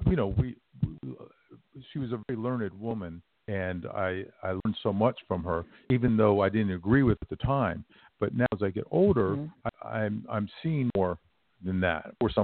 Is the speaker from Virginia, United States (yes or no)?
no; New York, United States; My father went to Cooper Union, and we're from New York